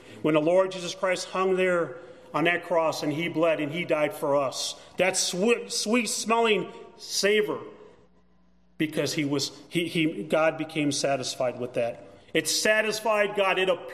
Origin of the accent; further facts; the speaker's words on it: Gary, Indiana, United States; I grew up in Gary, and I remember we'd be going to like downtown Gary.